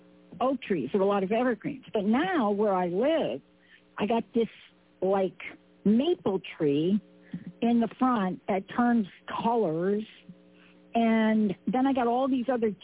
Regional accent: East Coast, United States; I'm from the East Coast. So if you're from the East Coast and you live places where you have trees where their leaves come down, all you think about is, I got to rake them.

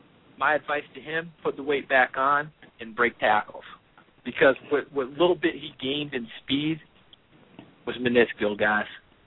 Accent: New Paltz, New York, United States; Turns out he's from my hometown, because you guys are New York guys. I'm from New Paltz, New York.

